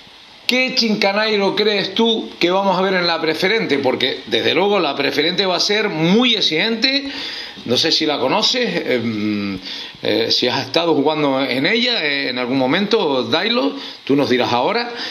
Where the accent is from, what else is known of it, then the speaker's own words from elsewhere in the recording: Tenerife, Canary Islands, Spain; Lo triste para mí, como tinerfeño